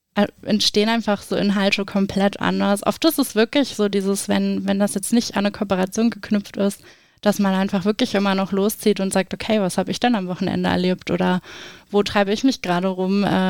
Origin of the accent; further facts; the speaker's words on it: Mecklenburg-Vorpommern, Germany; now in Thuringia, Germany; Ich komme selbst nicht aus Thüringen, ich bin aus Mecklenburg-Vorpommern, kleines Nordlicht